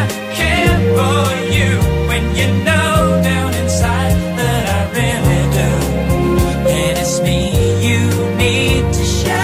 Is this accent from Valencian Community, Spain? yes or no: no; Andalusia, Spain; creo que fue en Andalucía, mi tierra.